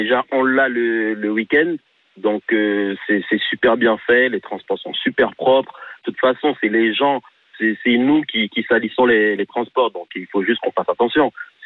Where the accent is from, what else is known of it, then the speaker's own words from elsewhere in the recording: Paris, Île-de-France, France; moved away as an adult; now in Montpellier, France; moi je viens de Paris et ça fait 2 mois que je suis à Montpellier.